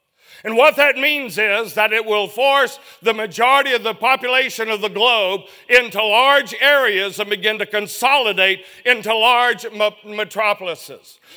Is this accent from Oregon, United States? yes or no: no; Chatsworth, Georgia, United States; born there; I was born over in Chatsworth, Georgia. And I was raised all over the United States, it seems like.